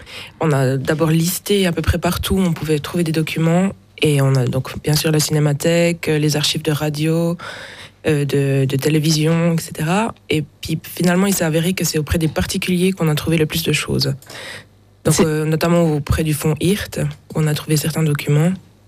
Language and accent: French; La Neuville, France; Donc je suis née à la Neuville, j'ai toujours grandi